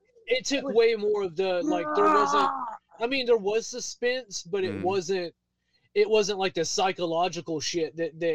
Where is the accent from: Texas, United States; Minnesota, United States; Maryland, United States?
Texas, United States; Not just because I'm from Texas, but you know, I think it was one of the first fucking slasher films out there.